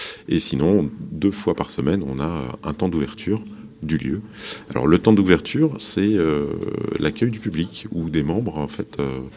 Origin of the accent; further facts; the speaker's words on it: La Roche-sur-Yon, Pays de la Loire, France; moi, je suis de La Roche-sur-Yon.